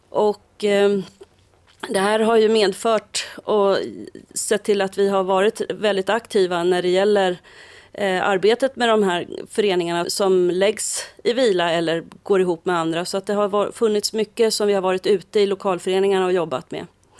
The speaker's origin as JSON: {"language": "Swedish", "town": "Stockholm", "region": "Stockholm County", "country": "Sweden", "also_born_or_lived": "Norrbotten", "said": "Jag är ursprungligen ifrån Stockholm och ifrån Norrbotten, så därför har jag inte skånsk dialekt."}